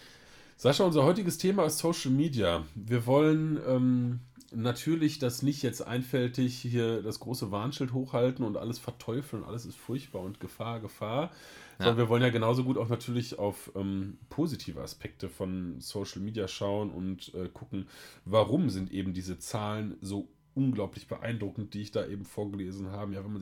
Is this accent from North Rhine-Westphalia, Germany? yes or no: yes; Krefeld, North Rhine-Westphalia, Germany; Ja, ich bin in Krefeld zur Schule gegangen